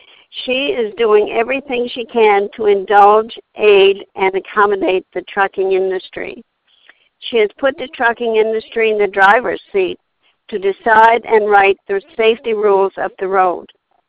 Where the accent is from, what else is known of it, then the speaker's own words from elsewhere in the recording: Lisbon, Maine, United States; I'm from Lisbon, Maine.